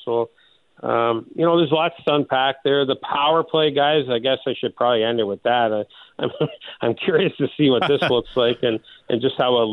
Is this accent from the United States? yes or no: no; Canada; Like, I'm obviously a Canadian and I'm pulling for Team Canada.